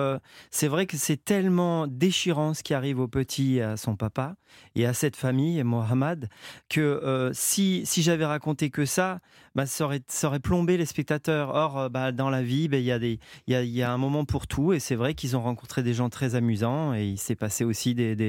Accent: Marseille, Provence-Alpes-Côte d'Azur, France; J'étais un cancre quand je suis arrivé de Marseille.

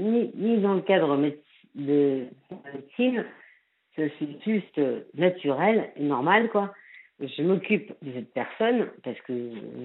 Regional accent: Saint-Malo, Brittany, France; Et moi, je suis Malouine, de Villers-Vilaine.

